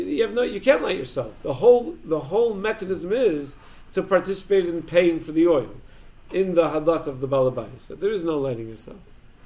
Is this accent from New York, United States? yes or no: yes; New York, United States; I don't know that many people that do that, and I'm from the Five Towns, but maybe something like that would be different.